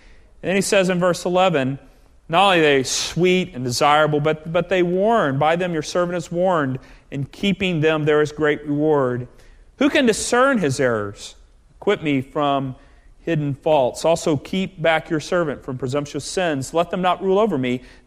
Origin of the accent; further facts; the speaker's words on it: Austin, Texas, United States; I grew up in Austin, Texas, a little church there, a little bigger than this one